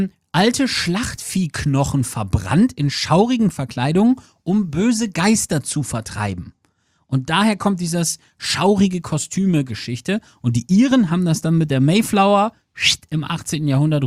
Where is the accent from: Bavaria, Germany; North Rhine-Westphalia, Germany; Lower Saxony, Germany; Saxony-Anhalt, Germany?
Lower Saxony, Germany; Ja gut, ich bin Ostfriese